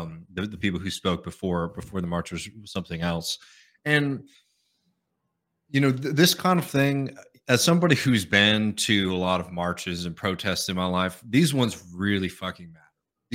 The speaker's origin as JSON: {"language": "English", "town": "Austin", "region": "Texas", "country": "United States", "tie": "born or raised there", "said": "I was very honored this Sunday to join over 10,000 people in my hometown here in Austin, Texas, in a march of support for Palestinian human rights and dignity."}